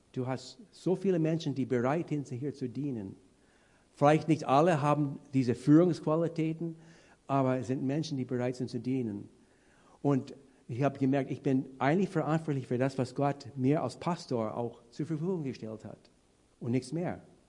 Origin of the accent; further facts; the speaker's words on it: Canada; German is a second language; ich bin, wie man schon heraushört, ich bin Kanadier